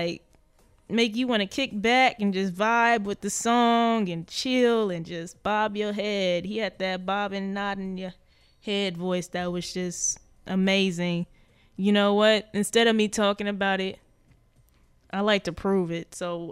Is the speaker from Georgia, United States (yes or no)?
no; Inglewood, California, United States; member of … out of Inglewood, California. As I mentioned the last show, my hometown.